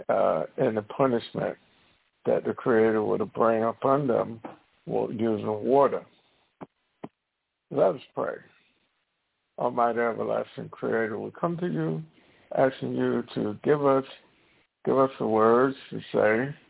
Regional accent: the South, United States; Well, I grew up in the South, and I grew up at a time in the 50s when they had Jim Crow

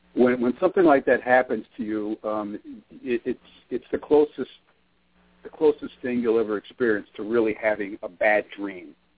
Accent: Port Chester, New York, United States; now in Groton, United States; I'm originally from a town called Portchester, New York, which is north of the Bronx in Westchester County.

